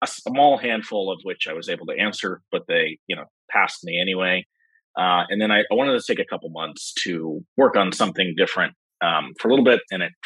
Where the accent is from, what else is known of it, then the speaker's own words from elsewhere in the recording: New York City, New York, United States; So I'm from New York City, and I heard first about crypto probably 2010.